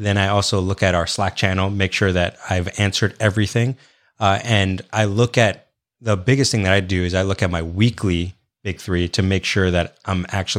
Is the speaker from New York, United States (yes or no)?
yes; New York City, New York, United States; moved away as an adult; also born or lived in Texas / Minnesota; now in Middle Tennessee, United States; Yeah, I was born and raised in New York City. So I've been around the whole country because I moved when I was 19 to Texas. And then after 7 years, I moved to Minnesota.